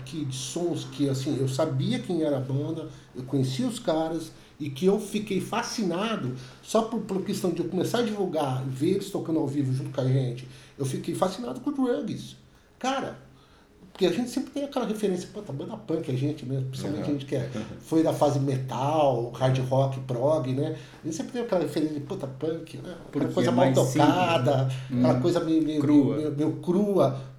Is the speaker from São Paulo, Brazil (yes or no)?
no; Londrina, Paraná, Brazil; a gente é de Londrina.